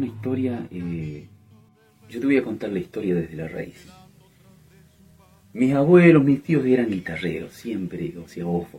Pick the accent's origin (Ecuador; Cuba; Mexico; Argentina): Argentina; Las Cuevas, Entre Ríos; Yo nací en Las Cuevas, departamento Diamante, o sea, en Entre Ríos. Es una localidad chiquita de 1000 habitantes, más o menos, lugareños, pescadores, cazadores. Ahí nací, a la orilla del río. O sea, tengo una infancia bien de isla